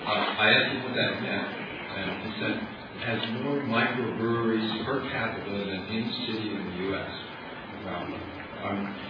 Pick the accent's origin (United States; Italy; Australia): United States; Kentucky; I grew up in Kentucky, and very familiar with many of your member colleges here